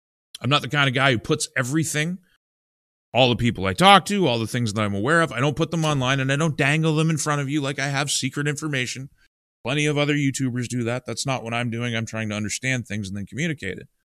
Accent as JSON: {"language": "English", "country": "United States", "said": "As an American, if I was in charge of the United States, I wouldn't be involved at all."}